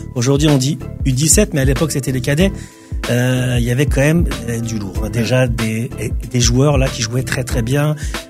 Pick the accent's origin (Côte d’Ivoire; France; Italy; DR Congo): France; Colombes, Île-de-France; En fait, j'ai pas dit que je venais de Colombes. Et Colombes, c'est une ville olympique.